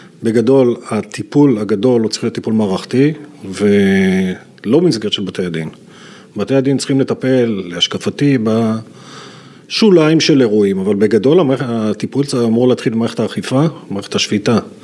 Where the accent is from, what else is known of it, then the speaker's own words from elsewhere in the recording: Ashkelon, Southern District, Israel; נולד באשקלון, גדלתי שם, בגרתי שם, אחרי זה צאתי שירתי כמובן בצבא